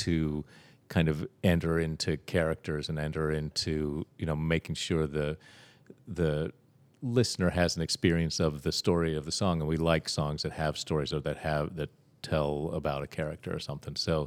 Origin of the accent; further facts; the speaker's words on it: Huntington, West Virginia, United States; I mean, I grew up in West Virginia, in Huntington, West Virginia